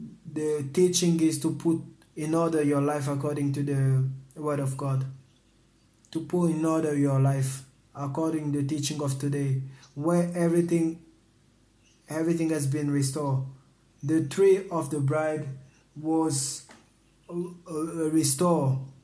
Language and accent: English; Sicily, Italy; English is a second language; Maybe it was scared of me because I was from Sicily.